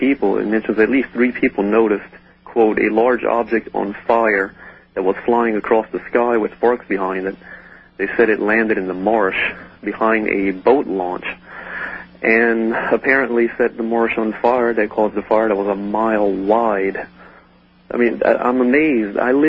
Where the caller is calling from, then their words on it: Louisiana, United States; I'm calling from South Louisiana.